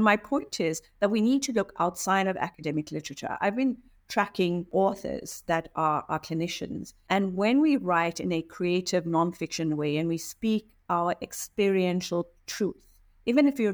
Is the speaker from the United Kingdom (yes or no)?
no; South Africa; my personal experience growing up in South Africa